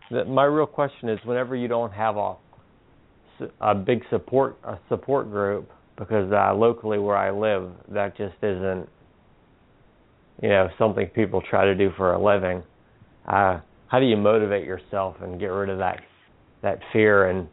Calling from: Pennsylvania, United States; Pennsylvania.

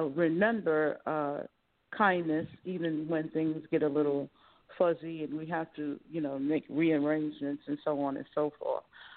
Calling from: Phoenix, Arizona, United States; calling from Phoenix, Arizona.

